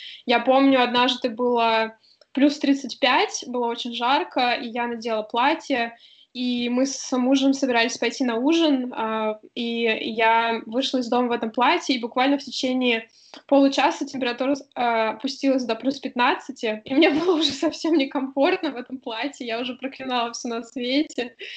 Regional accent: Tomsk, Tomsk Oblast, Russia; born there; also born or lived in Brussels, Belgium / Novosibirsk; Я родилась в Томске и отучилась там в университете. Потом я поступила в магистратуру и училась в Бельгии. В Брюсселе жила около года.

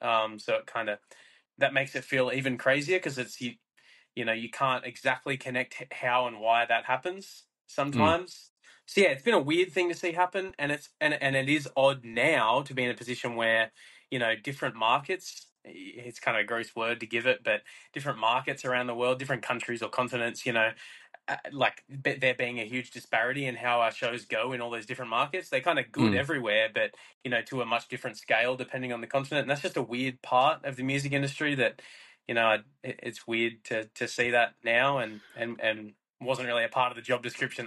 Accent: Australia; it's just, like, part of growing up in the Australian music scene. And so to finally, like, get that is obviously a huge life achievement for us personally. You know, it feels fantastic, and to have that acceptance in your own home country is, you know, it's a beautiful thing

